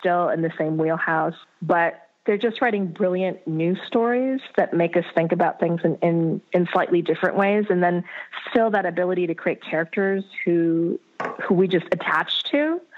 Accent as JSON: {"language": "English", "region": "North Dakota", "country": "United States", "tie": "born or raised there", "said": "I grew up in North Dakota. I'm not sure if you know that."}